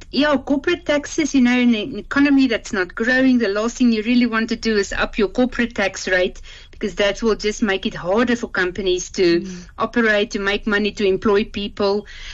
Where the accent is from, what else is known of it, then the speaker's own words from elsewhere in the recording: South Africa; we will not be paying higher tariffs this side, as South African consumers.